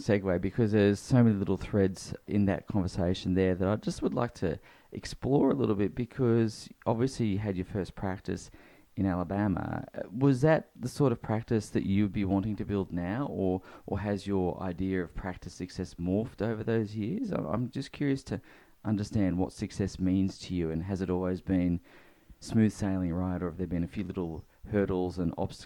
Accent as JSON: {"language": "English", "country": "Australia", "said": "as an Australian"}